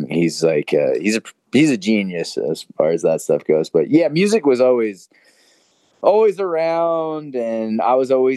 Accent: Chappaqua, New York, United States; Yeah, so I grew up in the suburbs of the city, about 45 minutes north in a town called Chappaqua.

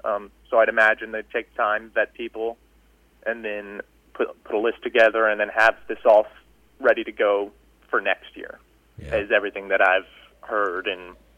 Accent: Dallas, Texas, United States; Yeah, I grew up in Dallas, Texas.

